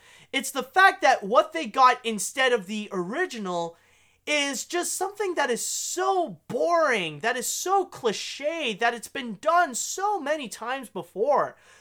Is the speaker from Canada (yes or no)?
yes; Canada; as a Canadian, I am actually very familiar with Reboot. I remember when I was very young, growing up in the 90s